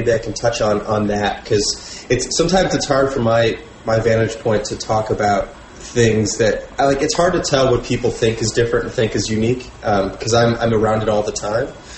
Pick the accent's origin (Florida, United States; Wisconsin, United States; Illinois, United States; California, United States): Illinois, United States; Chicago; I'm from Chicago. I live in Chicago now, too, so I'm kind of a Chicagoan.